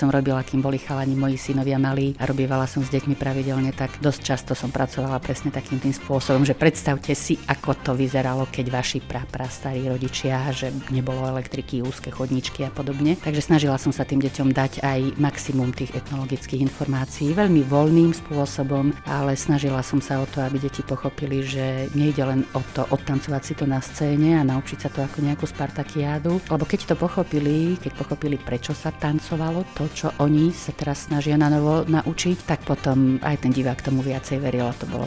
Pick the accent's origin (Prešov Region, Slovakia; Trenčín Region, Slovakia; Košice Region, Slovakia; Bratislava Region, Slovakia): Košice Region, Slovakia; Michalovce; now in Banská Bystrica, Slovakia; pretože ja pochádzam z Michaloviec. Do Banskej Bystrice som sa privídala.